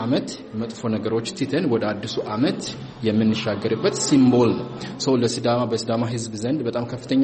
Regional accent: Sidama, Ethiopia; እሱን እኛም ደግሞ ሲዳማ እንደመሆናችን መጠን ዛሬ እዚህ አካባቢ የምንኖር

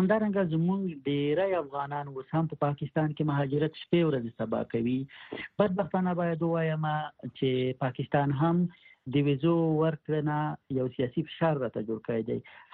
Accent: Khost, Afghanistan; موږ خپل مثلا د خوست ولایت یم

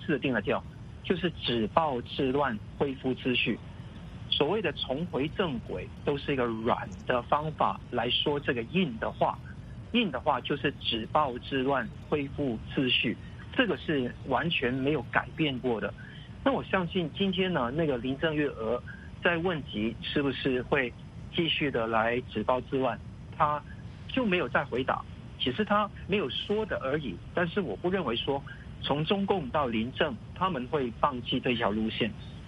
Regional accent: Hong Kong

